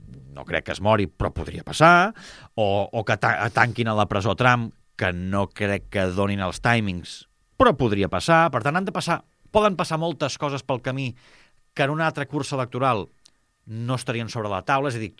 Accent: Súria, Catalonia, Spain; jo sóc de Súria

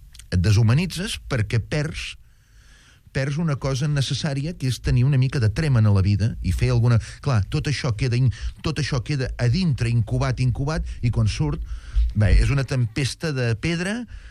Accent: Terrassa, Catalonia, Spain; a casa jo sóc fill de Terrassa, el meu pare de Terrassa

